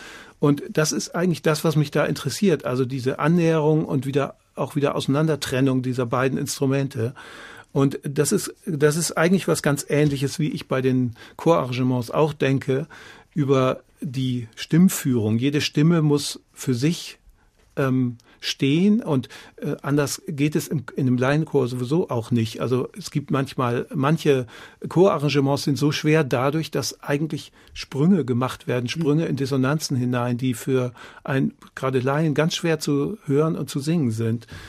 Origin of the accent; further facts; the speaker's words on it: Frankfurt, Hesse, Germany; born there; also born or lived in Oldenburg / Bremen; Ich bin in Frankfurt geboren, aber bin lange weg gewesen, also ziemlich lange Zeit in Oldenburg und zwischendurch nochmal woanders. Habe in Bremen studiert und in Oldenburg auch. Und jetzt seit 5 Jahren wieder in Frankfurt.